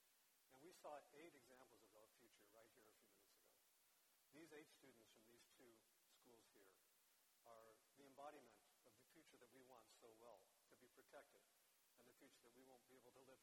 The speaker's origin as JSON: {"language": "English", "town": "Scottsdale", "region": "Arizona", "country": "United States", "said": "Well, good afternoon. I'm from Scottsdale. Is that okay? Okay, I mean, it's not Florida."}